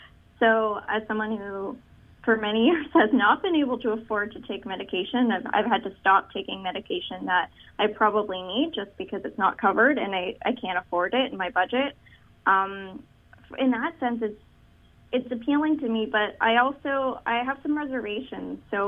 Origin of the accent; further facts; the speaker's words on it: Canada; I just don't see how, as a Canadian citizen, I'll be actually seeing these changes in practice.